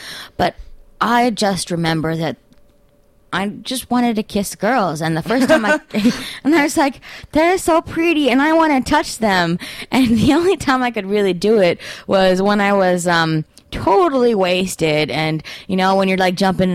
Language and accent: English; Tanzania; I grew up in Tanzania